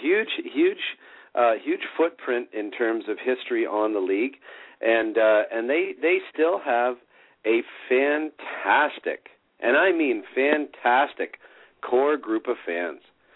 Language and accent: English; Simcoe, Ontario, Canada; born there; I was born in Simcoe, Ontario